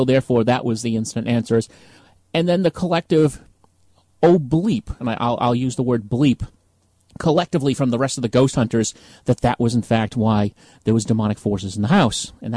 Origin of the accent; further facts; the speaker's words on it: Boston, Massachusetts, United States; Anyway, as you can probably tell, I am from Boston